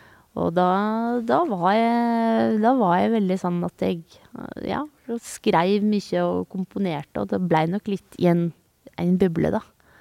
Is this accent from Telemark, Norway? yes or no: yes; Telemark, Norway; also born or lived in Australia; Så hvis jeg bare hadde tenkt at jeg hadde vært hjemme i Telemark, så hadde jeg sikkert ville reste ut i verden